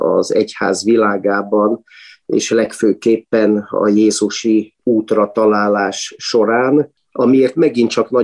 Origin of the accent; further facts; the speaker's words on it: Budapest, Hungary; Budapesti születésű vagyok.